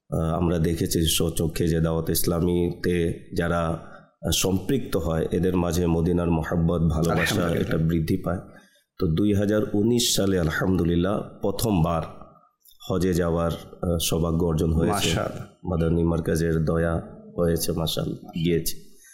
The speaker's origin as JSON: {"language": "Bangla", "country": "Bangladesh", "said": "এরপর বললাম আমি বাংলাদেশ থেকে এসেছি, হুজুর আপনিও বাংলাদেশে তাশরিফ নিয়ে চলুন"}